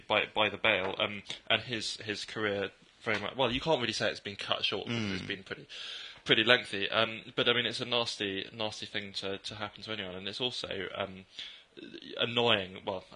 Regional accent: East of England, United Kingdom; I grew up in North Norfolk in the middle of nowhere

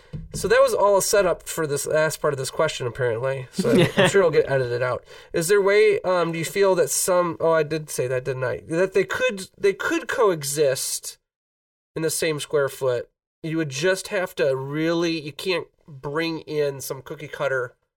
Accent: Midland, Michigan, United States; so I'm from Midland, Michigan, home of Dow Chemical.

